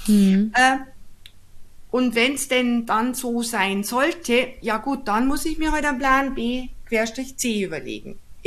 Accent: Bavaria, Germany; Bei uns in Bayern gibt es da etwas Ähnliches als, das heißt Kartoffelkäse.

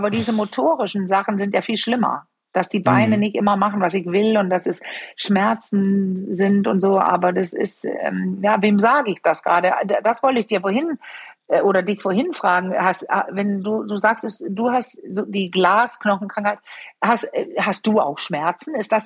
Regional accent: Denmark; German is a second language; ich bin Dänin

